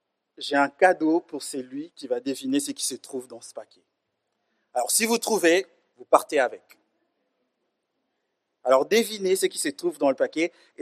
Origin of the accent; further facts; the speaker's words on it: Kinshasa, DR Congo; je viens du Grand Congo, mais pas du vrai Congo. Donc, vous avez compris ou pas? Donc, je suis congolais de Kinshasa